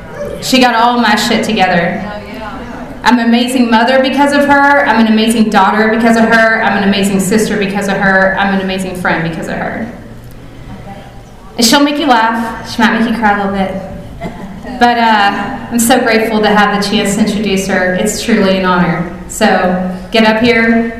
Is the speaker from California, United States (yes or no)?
no; Fort Worth, Texas, United States; We're from the Fort Worth area.